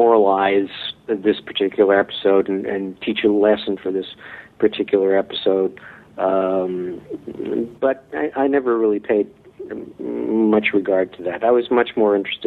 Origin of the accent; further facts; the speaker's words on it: Canada; accent: Canadian; Well, we're Canadian actors